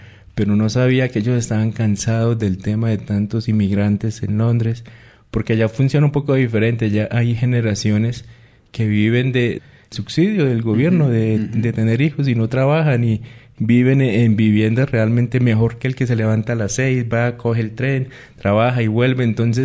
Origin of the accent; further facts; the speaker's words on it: Fuente de Oro, Meta, Colombia; Yo soy de un pueblo en los Llanos Orientales llamado Fuente de Oro Meta. Estudié allá toda mi bachillerato. Después ingreso a la universidad acá en Bogotá en el 2003 más o menos.